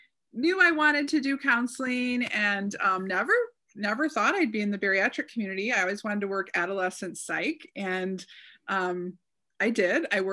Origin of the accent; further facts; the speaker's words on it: Detroit, Michigan, United States; So I grew up in the Detroit area